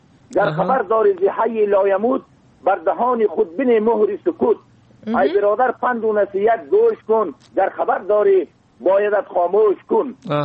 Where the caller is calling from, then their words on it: Kahmard, Bamyan, Afghanistan; بازم از ولسوالی کهمر قریه یازر پیوند باشنده قریه کاغور ولایت ما بامیان سید.